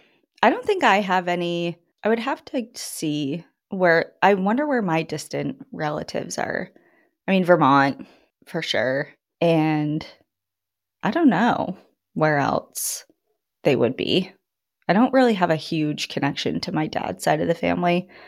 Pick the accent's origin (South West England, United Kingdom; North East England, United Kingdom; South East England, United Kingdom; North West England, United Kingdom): South West England, United Kingdom; Exeter; Since I grew up in Exeter and my family traces back to the area in the early 1600s, I asked if I had any relatives buried in the graveyard.